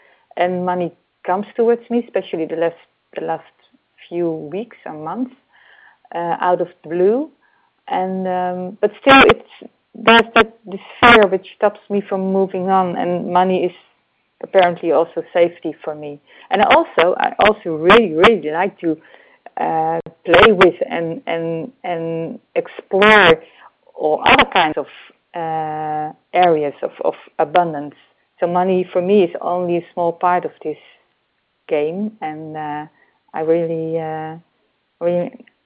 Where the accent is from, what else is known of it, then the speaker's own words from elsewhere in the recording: Netherlands; English is a second language; from the Netherlands, indeed.